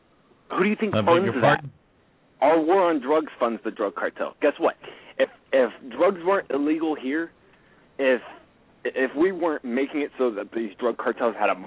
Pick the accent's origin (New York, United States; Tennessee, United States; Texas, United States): Texas, United States; Now, mind you, I come from a state, a border state like Arizona. All right? I come from Texas.